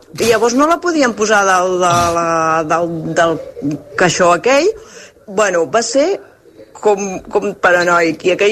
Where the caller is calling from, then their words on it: Palau-solità i Plegamans, Catalonia, Spain; de Palau Solità i Plegamans.